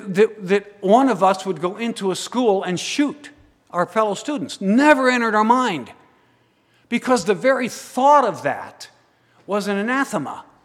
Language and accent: English; Lexington, United States; when I was a kid, and I grew up in Lexington